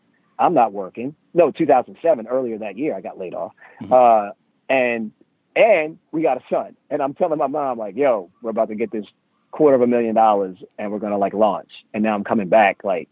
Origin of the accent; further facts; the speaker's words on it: Baltimore, Maryland, United States; So, you know, I'm from Baltimore, man.